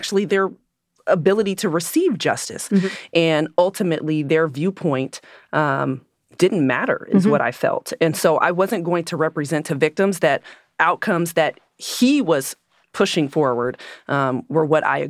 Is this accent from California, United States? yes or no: yes; California, United States; I grew up